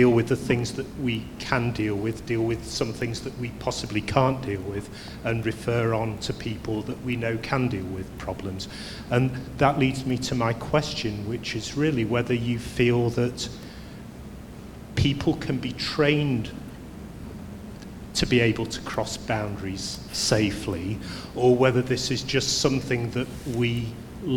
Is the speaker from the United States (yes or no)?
no; Bradford, Yorkshire and the Humber, United Kingdom; I'm a GP from Bradford.